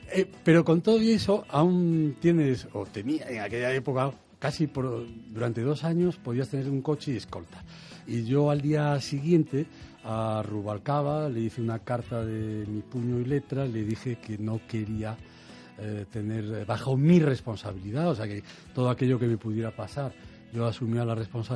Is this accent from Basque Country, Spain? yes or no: no; Galicia, Spain; aunque yo a los portugueses no los considero stricto sensu extranjeros, porque, en fin, como gallego y como español, ¿no?